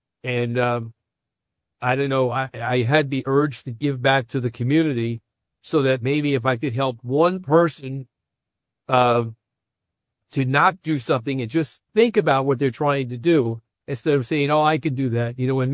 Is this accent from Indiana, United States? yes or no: no; New York, United States; also born or lived in Chicago / Boston; when I grew up in New York and lived in Chicago and Boston.